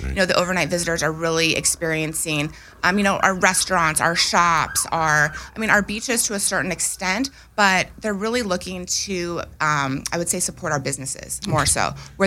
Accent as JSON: {"language": "English", "region": "California", "country": "United States", "tie": "born or raised there", "said": "So my background, I grew up in Orange County, California, okay. and I went to the University of Arizona."}